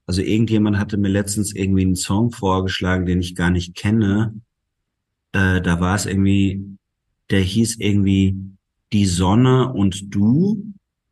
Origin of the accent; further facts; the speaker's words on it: Baden-Württemberg, Germany; ich bin im Schwarzwald in Süddeutschland aufgewachsen